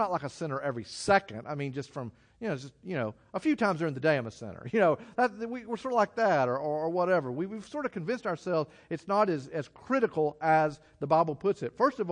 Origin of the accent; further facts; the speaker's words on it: Texas, United States; I grew up in Texas with cows.